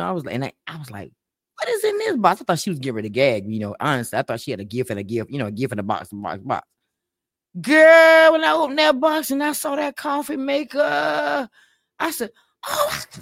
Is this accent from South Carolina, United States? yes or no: yes; South Carolina, United States; It could be a sprinkle in the South. You know, I'm from South Carolina.